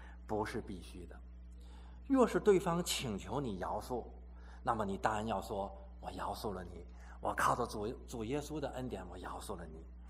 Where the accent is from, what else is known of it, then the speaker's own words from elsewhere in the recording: China; 这是我们中国人的一个理想啊